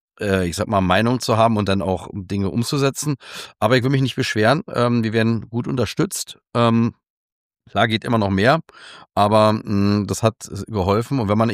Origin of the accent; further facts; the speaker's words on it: Berlin, Germany; fällt mir sicherlich einfacher, den Kontakt zu finden als Berliner.